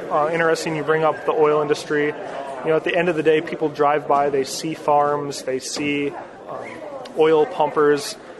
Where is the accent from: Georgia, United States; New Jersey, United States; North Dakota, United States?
North Dakota, United States; I grew up in Western North Dakota, worked for a private equity firm in Minneapolis for my first few years out of college